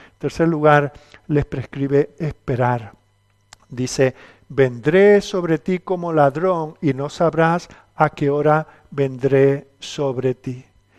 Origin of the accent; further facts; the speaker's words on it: Canary Islands, Spain; Yo nunca tuve pastor de niño, pero vivía en Canarias, no teníamos pastor, pero venían algunos pastores de la península.